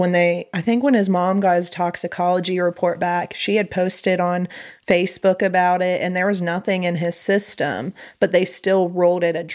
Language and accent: English; Teays Valley, West Virginia, United States; But it was a guy from my hometown. I'm from Taze Valley.